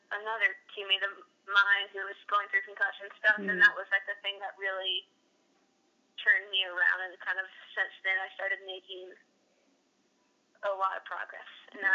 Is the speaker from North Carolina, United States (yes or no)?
no; Portland, Oregon, United States; I grew up in Portland, Oregon, played club soccer there, and then I went to the University of Portland.